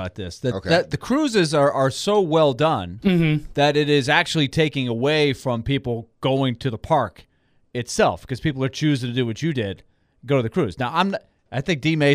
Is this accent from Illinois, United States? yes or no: no; Orlando, Florida, United States; And I grew up in Orlando. I didn't grow up my entire childhood there, but I moved there when I was 12, like right next to Orlando, like 30 minutes from the Magic Kingdom.